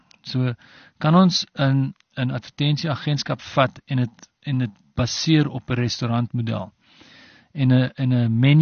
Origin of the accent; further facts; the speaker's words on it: Stellenbosch, Western Cape, South Africa; born there; Ek's gebore in Stellenbosch in 1968, so dis 51 jaar terug, amper, 50 jaar terug. So Stellenbosch, even toe, so ek sê, is 'n klein dorpie soos Prieska of weet, die klein plekkies nie.